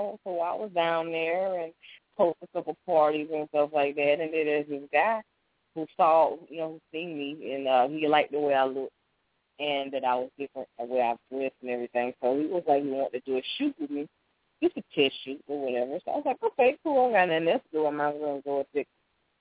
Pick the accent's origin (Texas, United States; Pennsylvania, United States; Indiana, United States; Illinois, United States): Pennsylvania, United States; Philadelphia; I'm originally from Philadelphia.